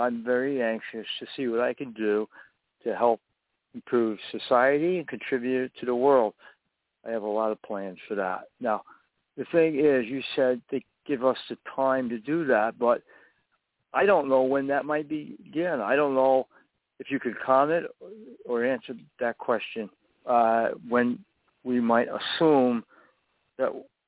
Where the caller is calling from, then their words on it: Connecticut, United States; from Connecticut.